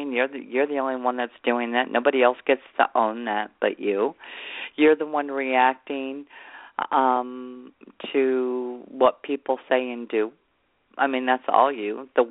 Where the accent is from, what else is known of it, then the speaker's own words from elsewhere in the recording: San Diego, California, United States; born there; My family, I was born in San Diego, and my parents had a Volkswagen bus